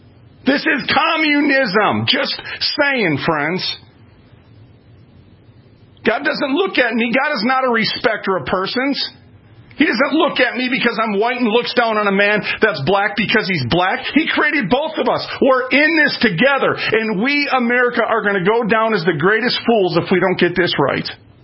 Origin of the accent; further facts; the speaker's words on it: Minneapolis, Minnesota, United States; When I was raised up in North Minneapolis, friends, there was blacks, there was Hispanics, there was Hmongs